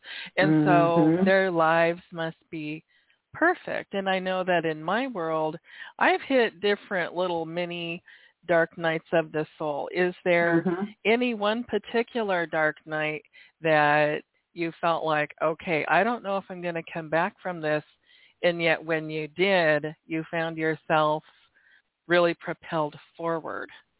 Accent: Oregon, United States; born there; also born or lived in Washington / California; now in Alaska, United States; I was born in Oregon, lived in Washington.

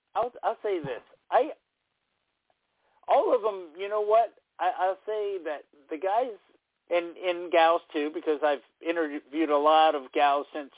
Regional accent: Dallas, Texas, United States; and so I grew up in Dallas watching those guys, and you know, I felt like I had a personal connection to him.

